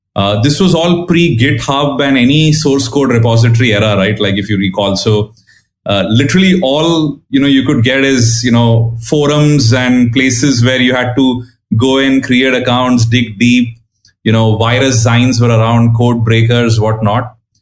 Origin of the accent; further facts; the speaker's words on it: India; I was born and brought up in India, and, you know, I mean, I'm 43 now.